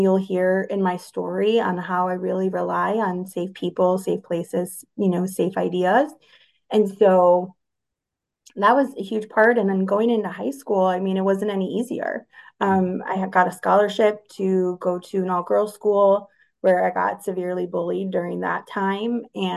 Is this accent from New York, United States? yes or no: no; Chicago, Illinois, United States; So, I grew up in Chicago, in the city, the actual Chicago.